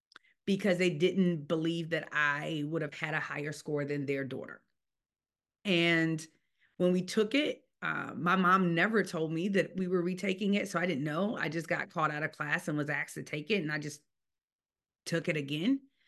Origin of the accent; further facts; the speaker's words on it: North Carolina, United States; Yeah. So I grew up in North Carolina. And so North Carolina has, hands down, and I know I'm biased because I'm from there